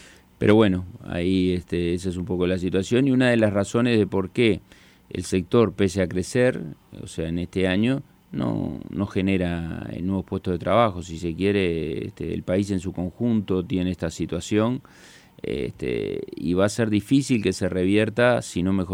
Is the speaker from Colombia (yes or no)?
no; Uruguay; yo soy un uruguayo bastante tradicional, entonces los uruguayos somos futboleros